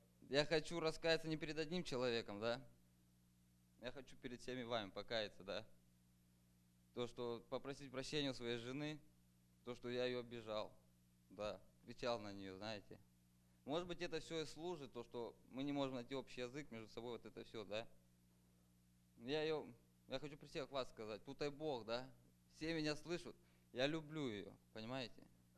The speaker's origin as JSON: {"language": "Russian", "town": "Colville", "region": "Washington", "country": "United States", "said": "я из Колвилла."}